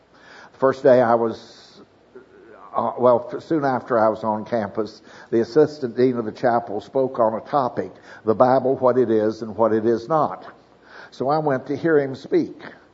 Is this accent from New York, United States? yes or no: no; Houston, Texas, United States; I'm from Houston, Texas. I was saved when I was 10